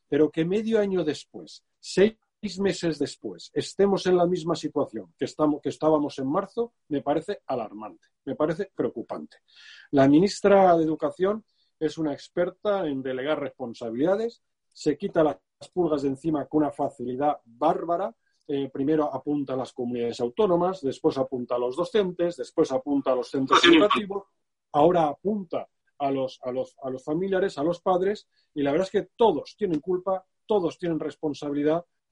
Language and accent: Spanish; Valencian Community, Spain; Yo soy de la Comunidad Valenciana